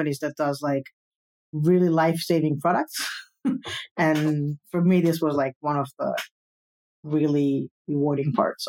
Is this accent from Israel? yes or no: yes; Israel; English is a second language; So I'm originally from Israel.